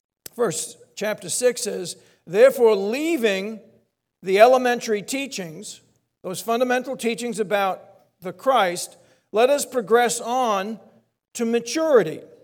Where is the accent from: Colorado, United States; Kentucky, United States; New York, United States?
New York, United States; Long Island; You know, I was brought up in Long Island, and my parents were from Brooklyn.